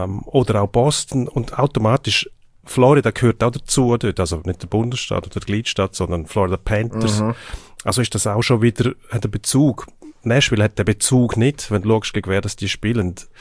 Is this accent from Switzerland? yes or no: yes; Switzerland; Oder der Misch gerettelt, wie man bei uns in der Schweiz auch so schön sagt.